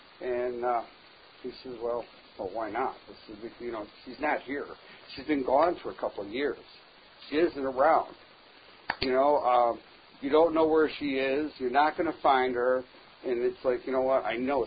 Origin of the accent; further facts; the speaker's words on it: Buffalo, New York, United States; And I'm from Buffalo, New York.